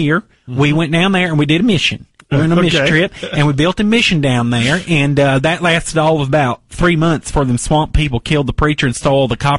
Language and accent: English; Slidell, Louisiana, United States; also born or lived in Monroe; I am. Oh. Slidell, Louisiana.